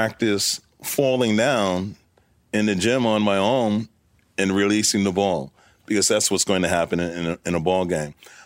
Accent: Brooklyn, New York, United States; I'm a kid from Brooklyn.

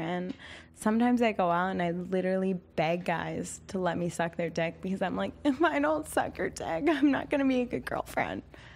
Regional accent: Philadelphia, Pennsylvania, United States; I'm from Philadelphia, and okay.

